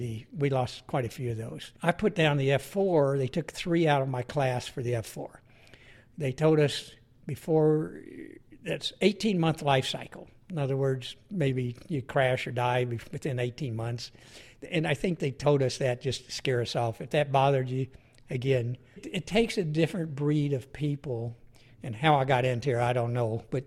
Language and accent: English; Pine Bluff, Arkansas, United States; I was born and raised in Arkansas. I grew up mostly in Pine Bluff, Arkansas. I had three brothers. So growing up, we were pretty poor. We lived in the poor section of town.